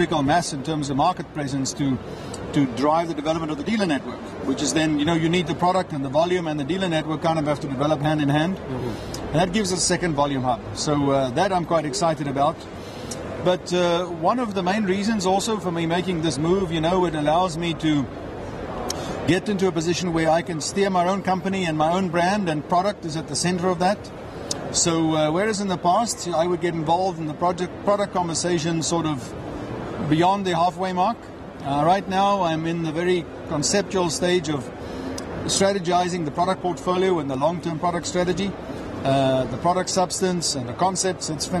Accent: United States; Of course, getting back to my home country in the U.S.

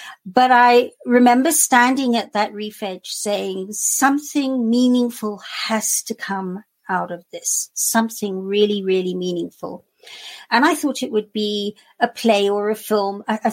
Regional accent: Kenya; because we're from Kenya, although she didn't die in Kenya.

